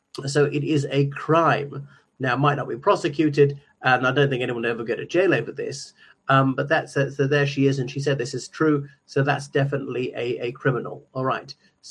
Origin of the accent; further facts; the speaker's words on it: Ireland; from Ireland.